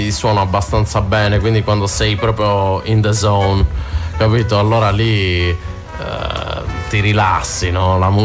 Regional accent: Siniscola, Sardinia, Italy; Di Siniscola, anzi per la verità sa Petraruia, cresciuto alla Caletta, però

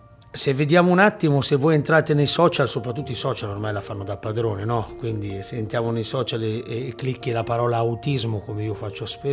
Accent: Milan, Lombardy, Italy; io da buon milanese ero abituato a mangiare alle 7:30

